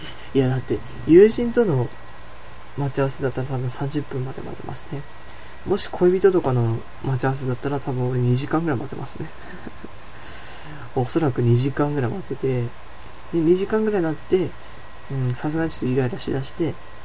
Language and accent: Japanese; Nogata, Fukuoka, Japan; 福岡生まれ福岡育ち、まあ厳密に言うとはですね、あの能形生まれ能形育ち、まあ福岡県の中の能形市という能形かめ能形市という市で生まれ能形市という市で育った、まあ、男